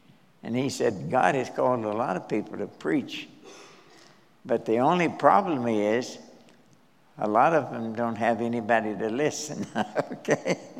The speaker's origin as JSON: {"language": "English", "town": "Nortonville", "region": "Kentucky", "country": "United States", "tie": "born or raised there", "said": "I was born and reared in Western Kentucky, a little town called Nortonville."}